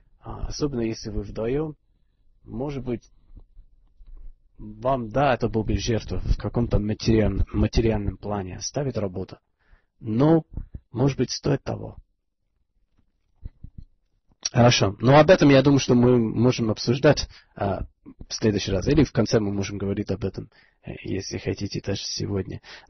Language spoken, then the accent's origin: Russian; England, United Kingdom; Russian is a second language; Я из Англии, мы живем в частных домах, у каждого свой сад.